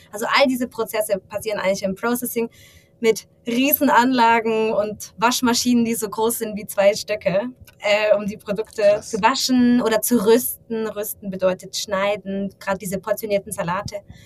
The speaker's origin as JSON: {"language": "German", "town": "Stuttgart", "region": "Baden-Württemberg", "country": "Germany", "lives_now": "Switzerland", "said": "also ich bin ursprünglich aus Deutschland, eigentlich gar nicht so weit weg aus Stuttgart."}